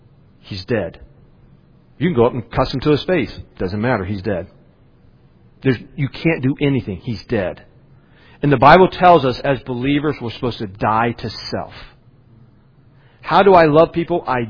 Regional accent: West Virginia, United States; it doesn't offend me. I'm a hillbilly. I'm from West Virginia.

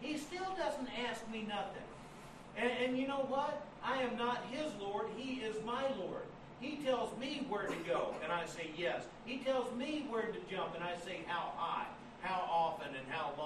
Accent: the South, United States; now in New York, United States; I was raised in the South. I'm used to sweating year round.

